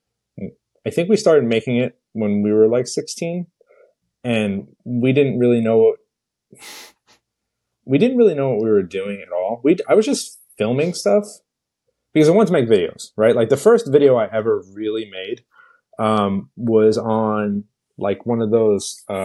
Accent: West Babylon, New York, United States; So my parents split up when I was 12, and I'm from West Babylon, and you're from Lindenhurst.

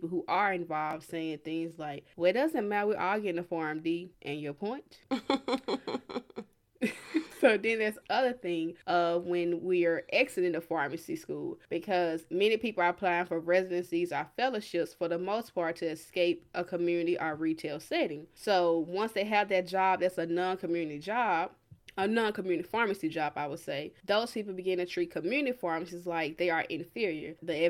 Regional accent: the South, United States; Now, me personally, I'm from the South.

